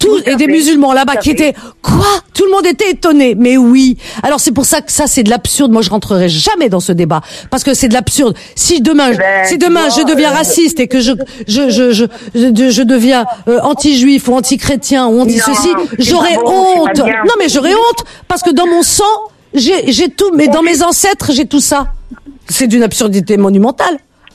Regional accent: Oran, Oran Province, Algeria; je suis oranaise, je suis kabyle, je suis sahraoui

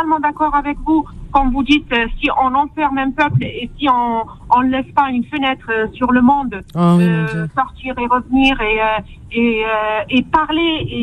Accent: Algeria; moved away; Mais j'ai senti que c'est plus la peine de vivre là-bas. J'ai quitté le pays. Mm-hmm. J'ai quitté l'Algérie.

